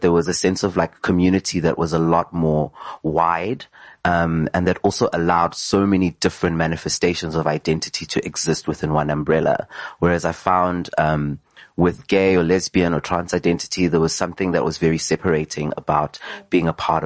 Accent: Johannesburg, Gauteng, South Africa; growing up in South Africa and growing up in Johannesburg specifically, as a kid and as a student

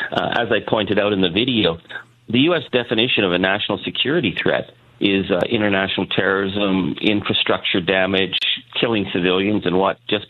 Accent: Canada; You want to insult my country? You want to tell me that I don't have a right to exist as a Canadian?

